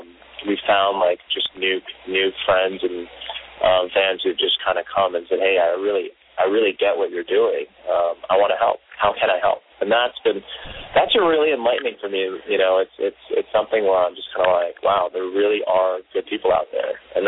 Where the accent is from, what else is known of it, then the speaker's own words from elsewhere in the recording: New York, United States; moved away as an adult; now in Hong Kong; Yeah, I grew up in New York, born and bred. Really, I just grew up in a small suburb town.